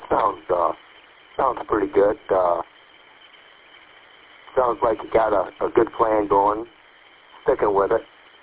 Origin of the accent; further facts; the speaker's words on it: Birch Run, Michigan, United States; from Birch Run.